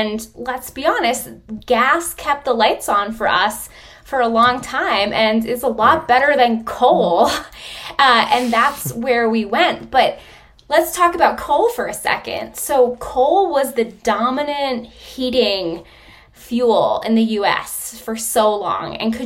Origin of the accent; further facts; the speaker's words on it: New York, United States; and I'm from New York originally